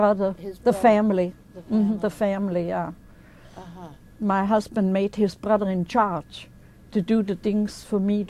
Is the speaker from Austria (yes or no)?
yes; Austria; first language German; English is a second language; 58 years old. So he wouldn't let me talk German. I talk German, though I'm from Austria, they talk German.